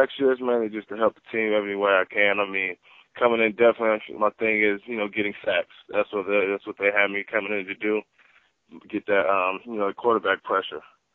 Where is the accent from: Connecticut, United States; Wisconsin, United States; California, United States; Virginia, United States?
California, United States; Sacramento; I grew up in Sacramento. I'm from here. New native from Sacramento, California.